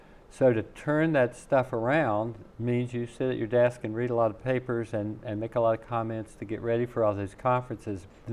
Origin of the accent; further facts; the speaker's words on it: Virginia, United States; moved away as an adult; now in Alaska, United States; I grew up in Southwest Virginia and everybody had a yard full of junk.